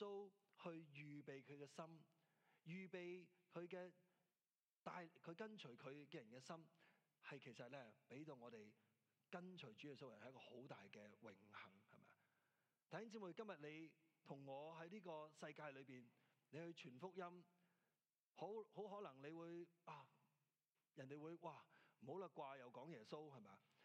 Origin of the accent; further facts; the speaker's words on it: Mong Kok, Hong Kong; 我记得咧喺细个喺香港嘅时候咧，喺旺角嘅时候